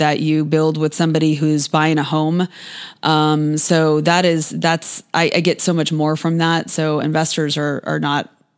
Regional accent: Fort Myers, Florida, United States; Well, my maiden name was … I grew up in Fort Myers, so I was a huge football fan. It was the 80s in Florida

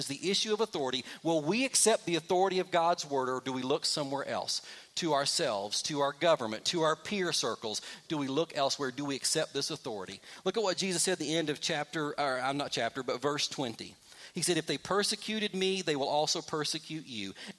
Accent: Kentucky, United States; I grew up in Kentucky, a tobacco state.

